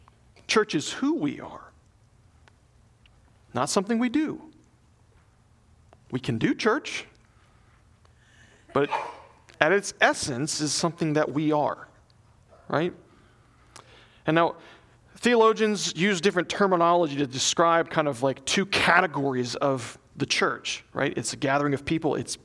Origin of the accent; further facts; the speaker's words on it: the South, United States; but where I grew up in the South, we always went to church, right?